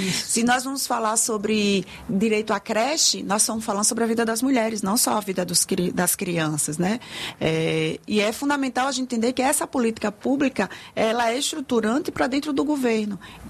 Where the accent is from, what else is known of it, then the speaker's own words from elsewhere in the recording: Delmiro Gouveia, Alagoas, Brazil; also born or lived in Paulo Afonso / Maceió; now in Salvador, Brazil; inclusive vim morar em Salvador por conta do NEIM, né? Porque eu nasci em Paulo Afonso, aqui no interior da Bahia, mas sou criada, né? Meus pais são de Delmiro Gouveia, então que fica a 25 quilômetros de Paulo Afonso.